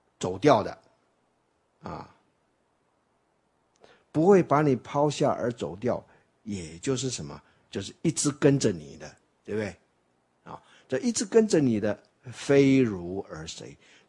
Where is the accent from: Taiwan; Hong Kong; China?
Taiwan; 那个是我们台湾人发明的这个外国中文这样的啊